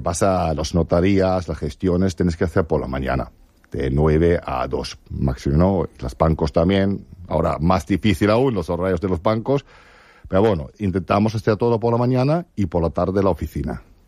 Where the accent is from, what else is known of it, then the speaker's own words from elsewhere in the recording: Esslingen, Baden-Württemberg, Germany; Spanish is a second language; moved away as an adult; now in Spain; Yo soy de Esslingen, cerca de Stuttgart, en Alemania.